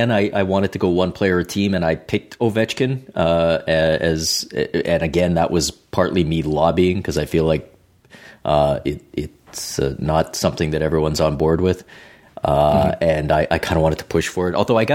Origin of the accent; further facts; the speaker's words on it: Canada; because I'm Canadian